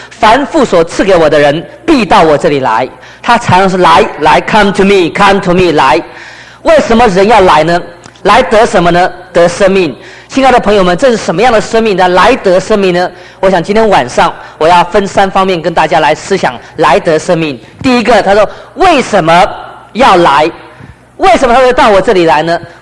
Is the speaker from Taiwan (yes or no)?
yes; Taiwan; 那么我来自于台湾呢？